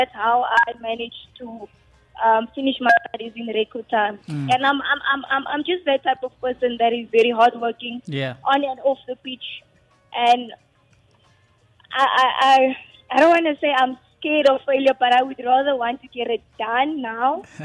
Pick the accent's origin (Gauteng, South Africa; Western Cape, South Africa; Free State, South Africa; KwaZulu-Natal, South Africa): Western Cape, South Africa; Cape Town; So I'm from Cape Town originally. Mm-hmm. That's home for me.